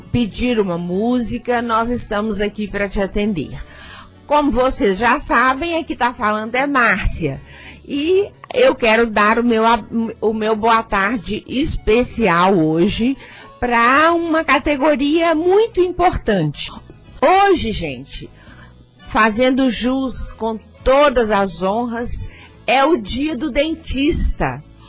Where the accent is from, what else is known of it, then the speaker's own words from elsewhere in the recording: Brazil; nós seguimos, porque nós somos brasileiros